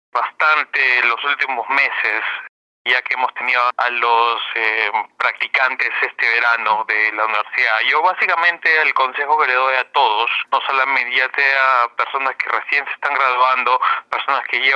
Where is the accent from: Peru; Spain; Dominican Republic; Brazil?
Peru; moved away; yo crecí en Perú en los fines de los 80, principios de los 90, que fue una época muy complicada para Perú.